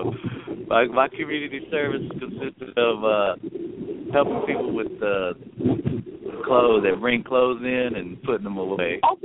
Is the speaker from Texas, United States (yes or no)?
yes; Van, Texas, United States; Well, I'm actually from the Dallas-Fort Worth area. I grew up in a small country place called Van.